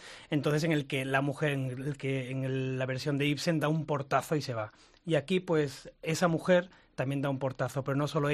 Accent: Málaga, Andalusia, Spain; Soy malagueño.

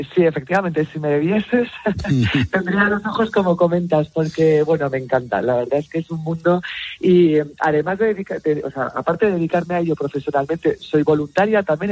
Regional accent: Côte d’Ivoire; yo nací en Costa de Marfil y bueno, viví ahí unos años, viví varios años y luego he estado viajando

